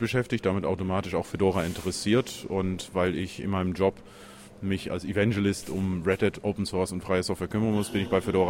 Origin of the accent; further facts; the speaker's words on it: Netherlands; German is a second language; die holländische Regierung, ich bin ja Holländer